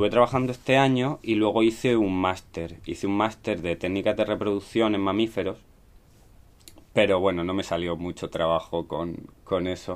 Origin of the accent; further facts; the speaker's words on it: Murcia, Region of Murcia, Spain; born there; Yo nací en Murcia. Yo tengo 30 años ahora. Yo soy del 84, de la generación del 84.